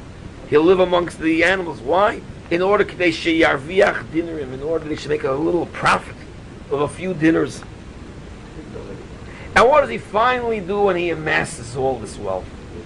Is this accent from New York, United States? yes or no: no; Michigan, United States; I'm a Michiganer. I come from Michigan. And it has on my license, I'm a Michiganer.